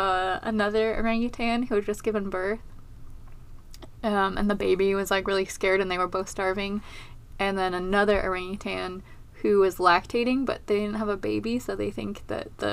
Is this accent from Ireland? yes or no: no; United Kingdom; now in United States; I would say this Ventnor because I'm British